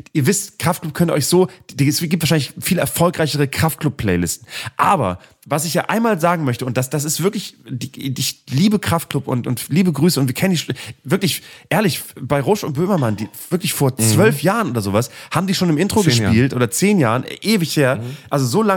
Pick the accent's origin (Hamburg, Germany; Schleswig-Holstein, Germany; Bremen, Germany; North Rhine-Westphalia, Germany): Bremen, Germany; Ich finde das Schöne an meiner Heimat Bremen-Fegesack, dass da immer ab und zu mal so einmal im Monat so eine Polizeimeldung aufploppt